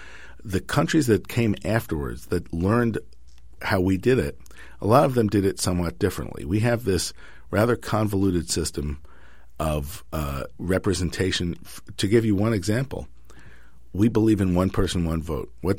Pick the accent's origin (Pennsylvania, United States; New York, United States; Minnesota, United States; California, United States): New York, United States; Now, I say this, I'm coming from New York. We have no early voting.